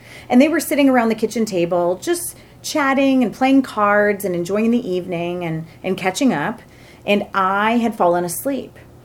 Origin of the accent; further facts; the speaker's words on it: Michigan, United States; Michigan.